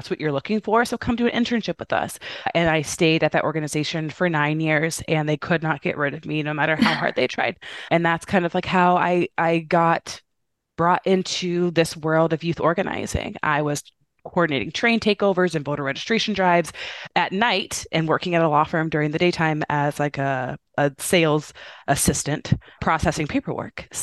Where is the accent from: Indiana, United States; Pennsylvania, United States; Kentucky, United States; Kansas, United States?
Indiana, United States; now in Chicago, United States; I'm a Midwestern girl. I'm from Indiana originally, but I live in Chicago. Chicago, Illinois has been my home for the last decade.